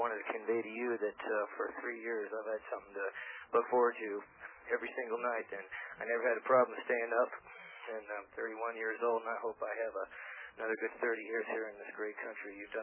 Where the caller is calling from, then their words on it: Cerritos, New Mexico, United States; I'm calling from Cerritos, New Mexico.